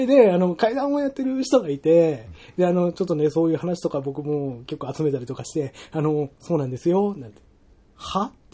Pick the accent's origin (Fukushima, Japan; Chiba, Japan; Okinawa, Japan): Okinawa, Japan; で僕僕沖縄出身なんですけど、お26からもう帰るんですよ